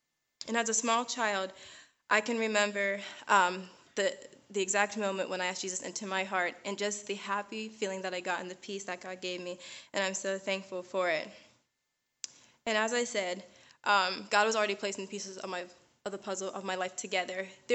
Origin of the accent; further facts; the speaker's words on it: Pittsburgh, Pennsylvania, United States; I come from Pittsburgh, Pennsylvania, and it's very good to be here with you all tonight.